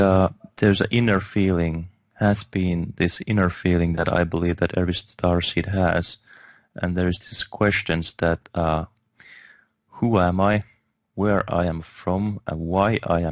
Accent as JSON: {"language": "English", "country": "Finland", "second_language": "English", "said": "I'm a Finnish. I was born in Finland. I'm Finnish nationality"}